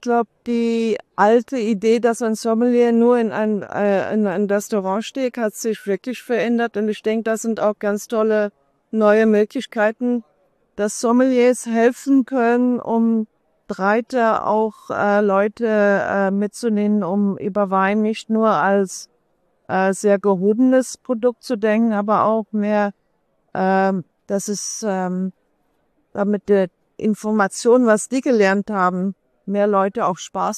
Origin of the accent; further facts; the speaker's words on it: South Africa; Bin groß geworden in Südafrika. Mein Vater kommt eigentlich aus der Dresden-Gegend, 1951 nach Südafrika ausgewandert